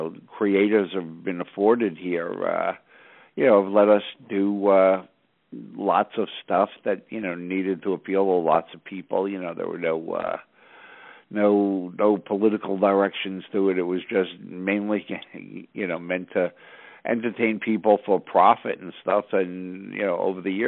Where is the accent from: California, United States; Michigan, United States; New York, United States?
New York, United States; Brooklyn; I grew up in Brooklyn, and I went to school in Brooklyn. I went to Lincoln High School and followed by Brooklyn College.